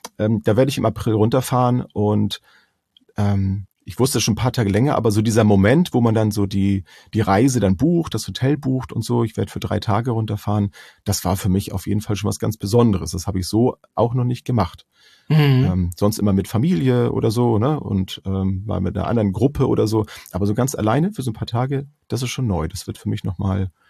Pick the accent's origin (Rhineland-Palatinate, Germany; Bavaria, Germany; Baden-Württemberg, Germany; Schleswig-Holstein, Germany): Schleswig-Holstein, Germany; wir kommen hier aus dem Norden, aus Schleswig-Holstein.